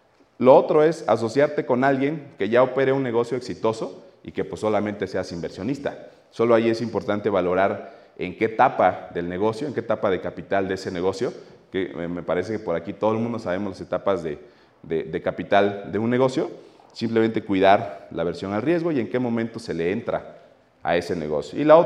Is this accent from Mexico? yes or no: yes; Oaxaca, Mexico; como yo soy de Oaxaca y ahí hay muchas bodas